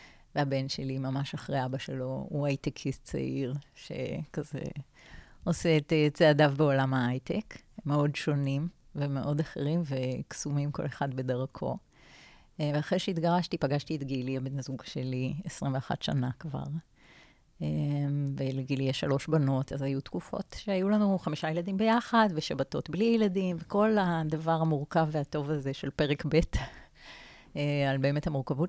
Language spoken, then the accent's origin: Hebrew; Givatayim, Tel Aviv District, Israel; וכך נולדתי. גדלתי בגבעתיים.